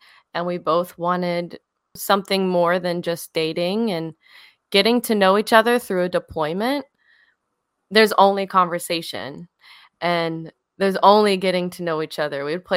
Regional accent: Kentucky, United States; And we grew up in Eastern Kentucky, so a very small town. One middle school, one high school, so everyone knows each other.

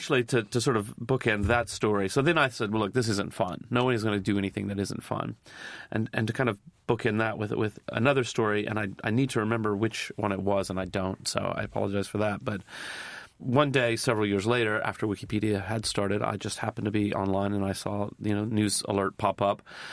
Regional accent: United States; remember, I'm American.

